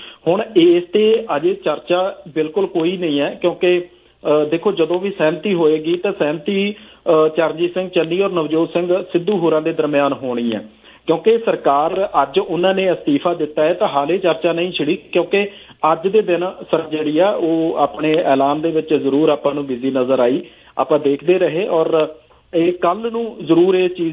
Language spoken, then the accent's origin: Punjabi; Punjab, India; ਅਸੀਂ ਪੀੜਿਤ ਲੋਕ ਹੈ, ਅਸੀਂ ਪੰਜਾਬ ਦੇ ਲੋਕਾਂ ਨੇ ਉਹ ਸੰਤਾਪ ਹੰਡਾਇਆ